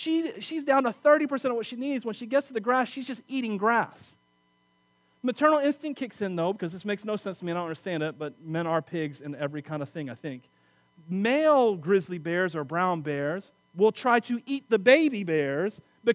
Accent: Wauchula, Florida, United States; Sorry, I'm from Wachula.

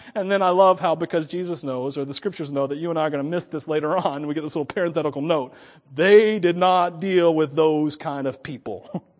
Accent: Miami, Florida, United States; This was a foreign, I was from Miami, Florida, where there was, you couldn't have sections in Miami, Florida, or there'd be nowhere for you to live.

